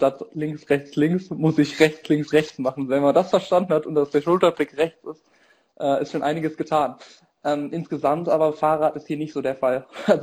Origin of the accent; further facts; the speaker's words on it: Rhineland-Palatinate, Germany; now in York, United Kingdom; Also wenn ich an meine Heimat in Rheinland-Pfalz denke, das kommt dann England doch auch schon sehr nah.